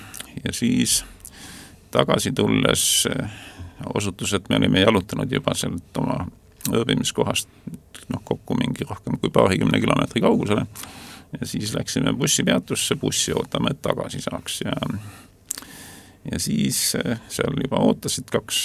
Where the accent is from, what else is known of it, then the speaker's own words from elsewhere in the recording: Saare County, Estonia; Ma ju olen saarlane